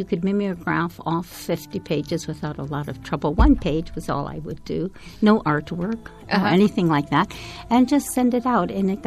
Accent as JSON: {"language": "English", "town": "Detroit", "region": "Michigan", "country": "United States", "said": "Of course, I'm from Detroit, and at that time, it was a city of about 3 million people."}